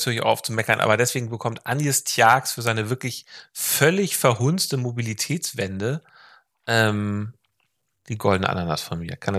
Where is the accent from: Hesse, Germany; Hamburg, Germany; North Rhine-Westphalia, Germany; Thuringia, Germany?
Hamburg, Germany; ich komme ja aus Hamburg Süden, fahre mit der S3 rein.